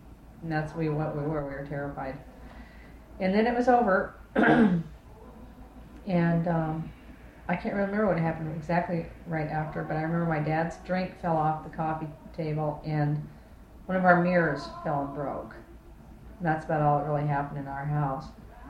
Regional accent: Kodiak, Alaska, United States; Well, I was born and raised in Kodiak.

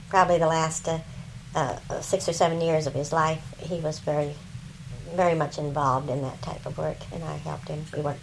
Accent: Seattle, Washington, United States; I lived in Seattle most of my life. Mm-hmm. I was raised in Seattle.

